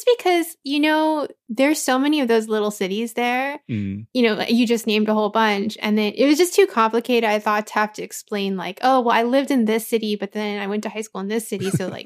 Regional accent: Anaheim, California, United States; I grew up in, well, I grew up in Anaheim, but I went to school in Cypress, so very close to Cerritos. So I know that whole area.

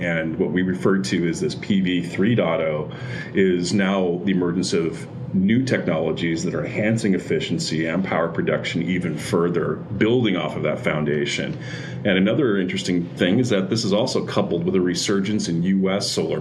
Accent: Van Nuys, California, United States; I am. I grew up in Van Nuys, which is in the San Fernando Valley.

